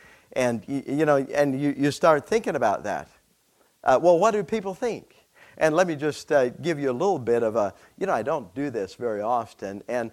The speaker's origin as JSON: {"language": "English", "region": "Ohio", "country": "United States", "tie": "born or raised there", "said": "we have we were born and raised in Ohio, Holmes County, Ohio."}